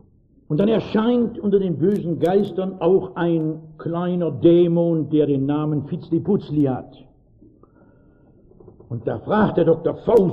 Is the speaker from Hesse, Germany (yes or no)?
yes; Frankfurt, Hesse, Germany; Ich bin in Frankfurt groß geworden, einer Stadt, die neben anderen Schönheiten wimmelt, von Goethe-Erinnerungen.